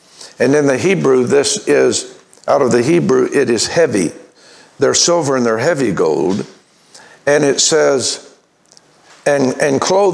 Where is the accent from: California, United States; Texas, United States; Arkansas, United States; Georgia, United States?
Arkansas, United States; I grew up in Arkansas, and I tell you, gnats are demonic